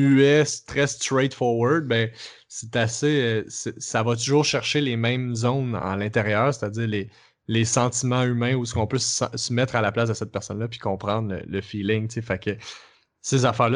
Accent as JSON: {"language": "French", "region": "Quebec", "country": "Canada", "said": "Vous êtes vraiment moins en contact avec la culture québécoise. Fait que ce qui fait que quand nous, on arrive avec notre accent, presque notre accent"}